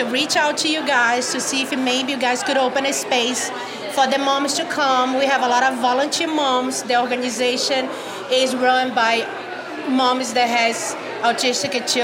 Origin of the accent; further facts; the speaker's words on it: Brazil; English is a second language; I'm from Brazil. I'm Brazilian.